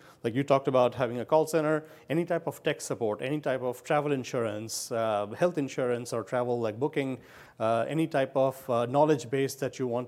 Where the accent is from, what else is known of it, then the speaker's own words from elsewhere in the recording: Pennsylvania, United States; I'm from Pennsylvania.